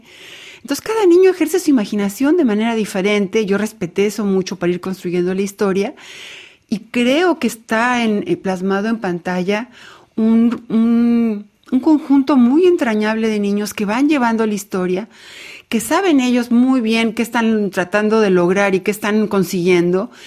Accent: Mexico; que es el estado de Guerrero en México, que es uno de los estados que más sufren en este momento en mi país

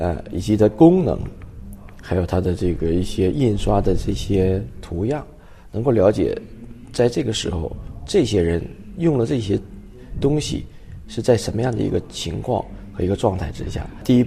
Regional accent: Northeast China, China; moved away as an adult; now in France; 我是来自中国东北，在法国学习了差不多到现在已经生活学习20年了。

